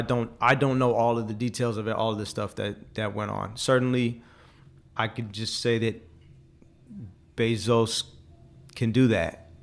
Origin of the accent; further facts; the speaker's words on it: Oakland, California, United States; I'm from Oakland and I don't like how Oakland is now because of, you know, the culture that has spread out from Silicon Valley and bled into Oakland